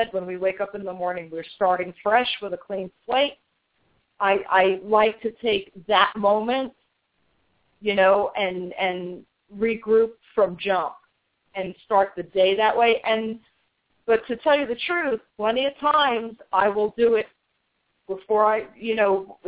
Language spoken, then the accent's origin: English; New York, United States; And because I'm from New York, so I had access to that shop all the time. And I started going in there when I was a young teenager.